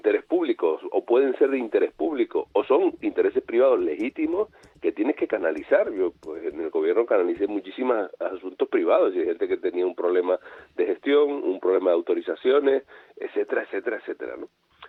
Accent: Tacoronte, Canary Islands, Spain; A Navarro Tacoronte, que tiene el apellido de mi pueblo, ¿no?

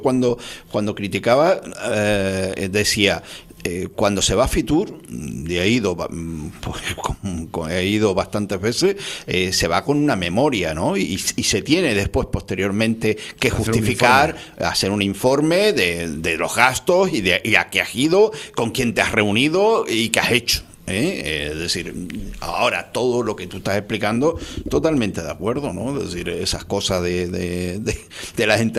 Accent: Galicia, Spain; Galicia? Es que eso es una falta de respeto a los gallegos, ¿no? Es decir, yo quiero que me hables de mi tierra, lo que vas a hacer en mi tierra

